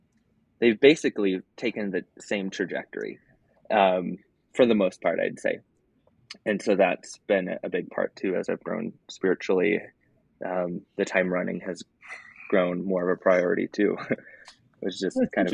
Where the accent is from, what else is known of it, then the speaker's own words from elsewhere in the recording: Minnesota, United States; I used to snowshoe in the winter growing up in Minnesota just to slow it down.